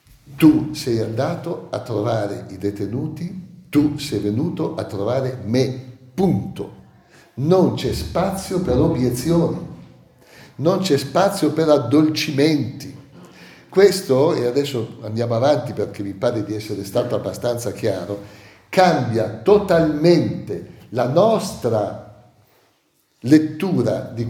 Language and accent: Italian; Massa Carrara, Tuscany, Italy; Io sono di origine, da parte di papà, mamma e nonni, sono toscano di Massa Carrara, anarchico.